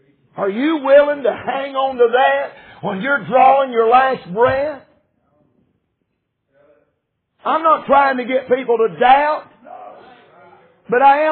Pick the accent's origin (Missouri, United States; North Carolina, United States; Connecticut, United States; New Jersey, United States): North Carolina, United States; Brevard; born there; They tell me I was born in Transylvania County, Brevard Hospital, North Carolina, in Brevard, North Carolina.